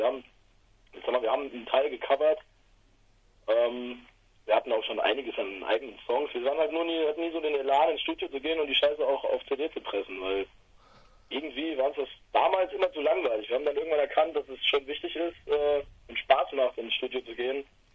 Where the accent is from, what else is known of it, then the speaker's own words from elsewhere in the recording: Siegen, North Rhine-Westphalia, Germany; Ich komme aus Siegen, mittlerweile wieder.